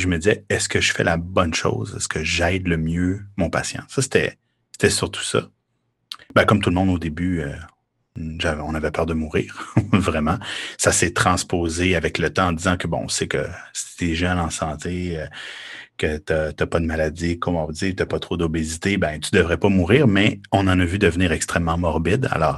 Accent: Quebec, Canada; chez nous au Québec

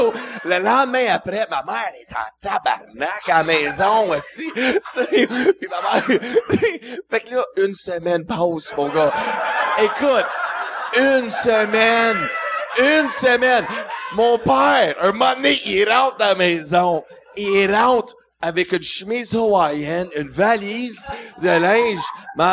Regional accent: Edmonton, Alberta, Canada; born there; also born or lived in Cornwall / Alexandria / North Lancaster / Prince George; Pour vrai, je suis né à Edmonton, je suis baptisé à Juliette. Fait que j'ai fait, tu sais, j'ai habité partout. Là, pour vrai, Cornwall, Alexandria, North Lancaster, Ontario, Prince George, en Colombie-Britannique. J'ai fait 27 écoles, déménagé 52 fois.

